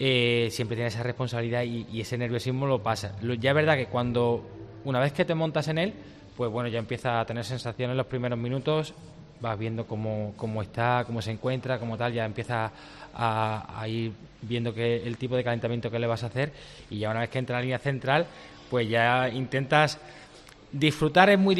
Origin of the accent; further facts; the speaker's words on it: Córdoba, Andalusia, Spain; now in Jerez de la Frontera, Spain; yo no soy de aquí de Jerez porque yo soy de Córdoba. Llevo aquí 14 años desde que me vine de allí de casa para formarme como jinete